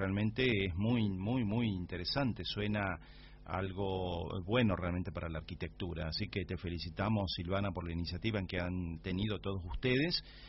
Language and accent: Spanish; Tucumán, Argentina; volver a Tucumán, yo soy tucumano, así que con gusto.